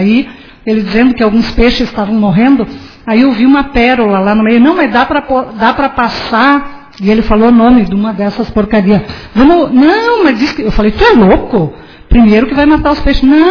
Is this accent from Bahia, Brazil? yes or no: no; Augusto Pestana, Rio Grande do Sul, Brazil; todo final de semana vou para Augusto Pestana, que é a minha terra natal.